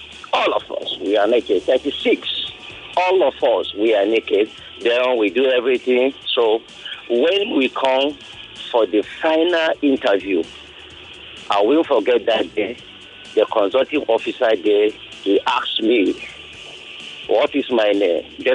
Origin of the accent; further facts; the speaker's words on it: Kaduna State, Nigeria; I'm from Kaduna State, right?